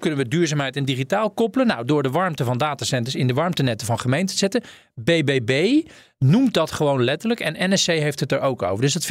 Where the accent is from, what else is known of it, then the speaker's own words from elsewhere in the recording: Amersfoort, Utrecht, Netherlands; En ik als Amersfoorter weet dan hoe het echt is.